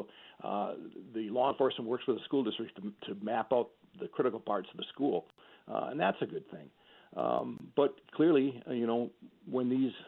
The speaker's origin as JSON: {"language": "English", "town": "Rhinelander", "region": "Wisconsin", "country": "United States", "tie": "born or raised there", "said": "this hits home because Rhinelander, where I'm from, my hometown, has got two wells shut down because of PFAS contamination."}